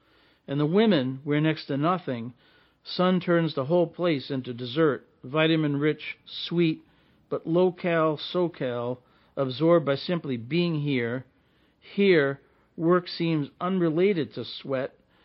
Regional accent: Dracut, Massachusetts, United States; Where I grew up in Draket, which town just outside of Lowell

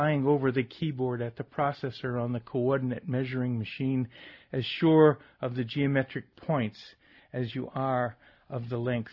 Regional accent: Rockport, Massachusetts, United States; I grew up in Rockport and used to walk down the street to Gap Head

